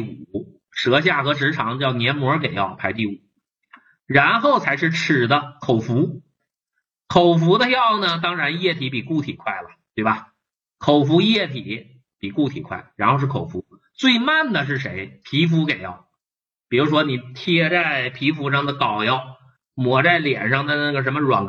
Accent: China; 而我们中国人啊，老百姓经常搞混啊

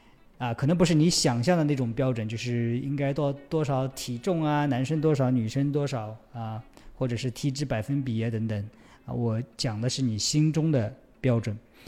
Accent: Jiangsu, China; now in Shanghai, China; 你知道我现在在上海，我的老家是中国的江苏。

